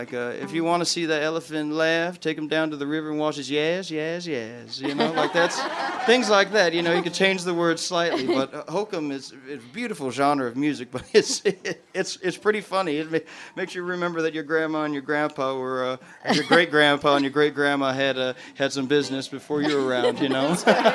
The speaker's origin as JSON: {"language": "English", "town": "Phoenix", "region": "Arizona", "country": "United States", "tie": "born or raised there", "said": "I was born and raised in Arizona, in Phoenix, mm-hmm. Just downtown Phoenix, and I lived there all the way through college."}